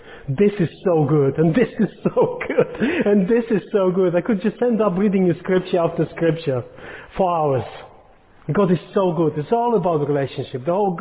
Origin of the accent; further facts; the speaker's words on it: Ukraine; born there; English is a second language; I was born in Ukraine, so our number was a bit different.